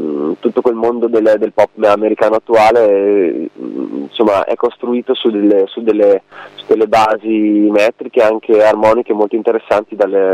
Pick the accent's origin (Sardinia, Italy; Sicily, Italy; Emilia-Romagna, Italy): Emilia-Romagna, Italy; Cento; born there; andavo in vacanza in Emilia, nel posto in cui sono nato, più precisamente a Cento, in provincia di Ferrara, dove sono nato.